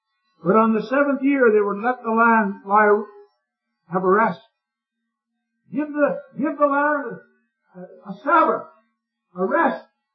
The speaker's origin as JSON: {"language": "English", "region": "Ontario", "country": "Canada", "said": "Not to go farming at all, because I'm from Ontario, Ontario."}